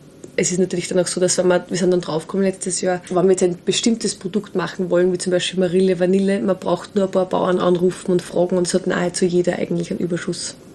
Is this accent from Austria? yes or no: yes; Steyr, Upper Austria, Austria; weil wir sind aus Steyr. Mhm. Das Elternhaus steht aber genau über der Grenze in Niederösterreich. Wir identifizieren uns aber beide in Steyr, weil wir da einfach groß geworden sind.